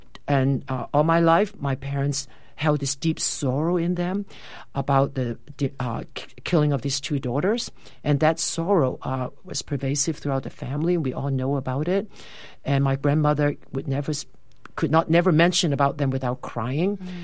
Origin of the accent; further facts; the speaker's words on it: Hong Kong; I was born and raised in Hong Kong. My parents were from China.